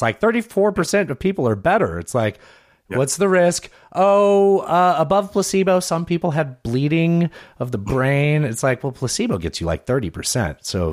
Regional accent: San Diego, California, United States; My mom moved out to California. That's why I was raised in San Diego.

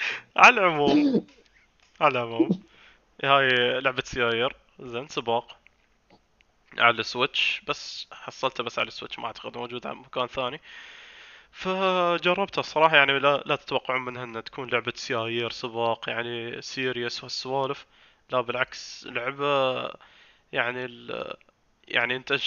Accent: United Arab Emirates; قلت له أنا من الإمارات، ما أقدر أستلم هاي

